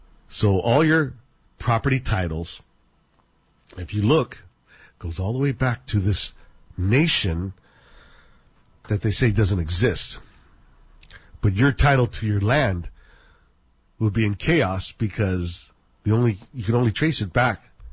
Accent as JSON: {"language": "English", "region": "California", "country": "United States", "tie": "born or raised there", "said": "Because in the 60s, when I was growing up in California, that's all we listened"}